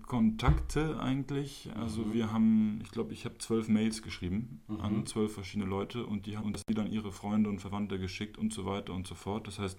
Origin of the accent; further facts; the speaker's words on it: Berlin, Germany; Ich bin in Berlin aufgewachsen, deutsch-französische Eltern, deutsch-französisch aufgewachsen, spreche auch beide Sprachen